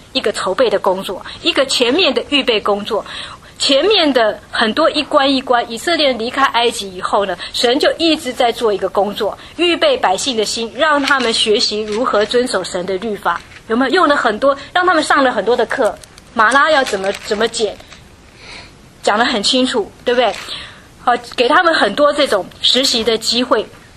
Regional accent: Taiwan; now in United States; 我自己本身是从台湾来的，我有佛教的背景，拜很多不同的神。我到了美国以后

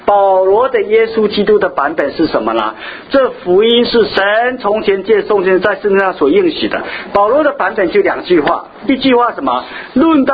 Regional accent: China; 以色列人的逢年过节跟我们中国人不一样。中国人逢年过节我们坐在一起干嘛？

